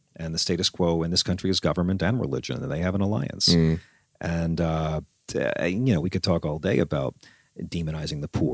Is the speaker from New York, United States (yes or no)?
yes; Long Island, New York, United States; I come from Long Island, man. It's hard to get banned from a mall.